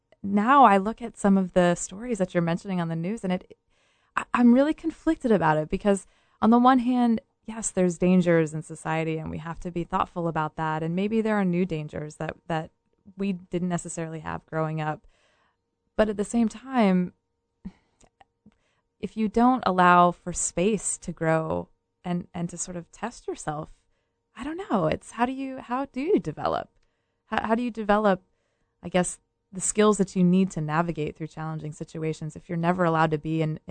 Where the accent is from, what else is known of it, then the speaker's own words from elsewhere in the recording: Montana, United States; also born or lived in Charlottesville, United States; I was born here in Charlottesville. My dad is here in Charlottesville. He owns a spectacle shop. I've spent time back and forth between here and Montana, which is where I really grew up. And we grew up on this little ranch.